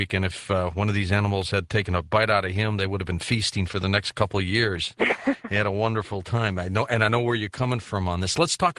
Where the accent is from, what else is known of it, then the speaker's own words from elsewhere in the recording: Detroit, Michigan, United States; I was raised in Detroit. I was born here in 1950.